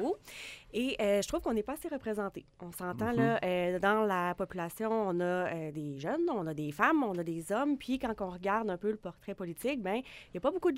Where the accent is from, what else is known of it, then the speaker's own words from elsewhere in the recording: Val-Bélair, Quebec, Canada; je viens de Val-Bélair, c'est mon coin.